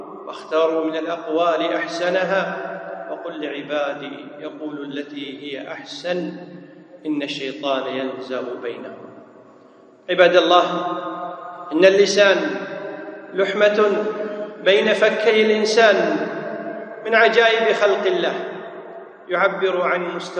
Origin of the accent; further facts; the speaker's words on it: Kuwait; يسمون عندنا في الكويت فلان هذر